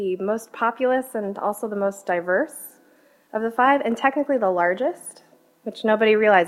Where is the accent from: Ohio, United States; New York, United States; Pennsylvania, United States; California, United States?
New York, United States; Queens; I grew up in Jackson Heights in Queens.